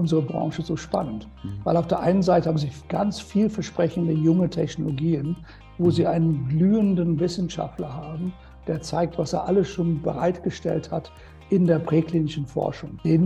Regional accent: United Kingdom; German is a second language; Wie man vom Namen schon hört, bin ich nicht gebürtiger Österreicher, obwohl mein Deutsch eher Deutsch ist, auch nicht gebürtiger Deutsche, sondern Brite.

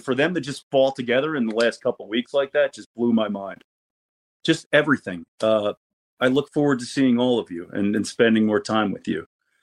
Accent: New Jersey, United States; I didn't see him in the AWA or the NWA because I was from New Jersey, but I saw him in the WWWF, fighting Bruno and people like that.

